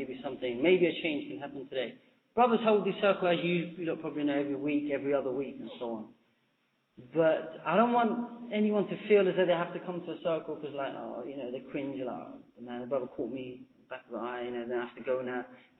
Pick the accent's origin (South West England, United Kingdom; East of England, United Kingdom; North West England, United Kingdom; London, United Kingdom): London, United Kingdom; Camden; I'm from Camden, the area of Camden. So it's way down northwest London, so you might know that area